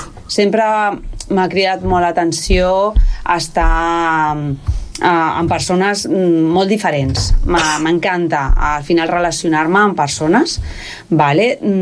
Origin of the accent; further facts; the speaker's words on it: Cerdanyola del Vallès, Catalonia, Spain; born there; Vaig néixer a Cerdanyola, sí, del Vallès, sí, molt a prop d'aquí.